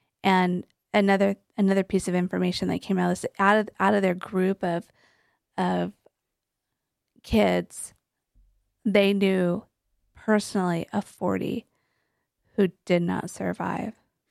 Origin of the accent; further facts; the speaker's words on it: Utah, United States; I remember, you know, because I grew up in Utah.